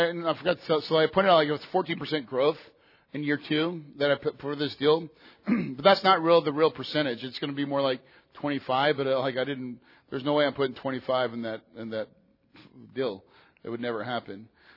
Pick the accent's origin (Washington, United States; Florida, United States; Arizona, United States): Arizona, United States; Phoenix; It was in Tucson, which I'm from Phoenix, so it's an hour and a half away.